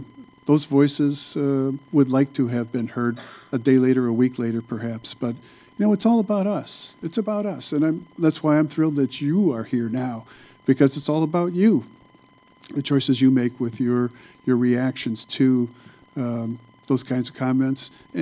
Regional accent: Illinois, United States; I'm 65 years old, and I grew up near Chicago and in a white middle-class family, went to an all-white high school with the exception of the occasional exchange student

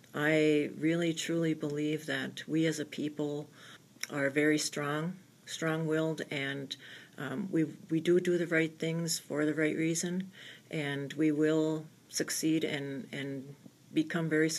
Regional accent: Orr, Minnesota, United States; I was born and raised in Orr, which is, of course, we all know about 19 miles away.

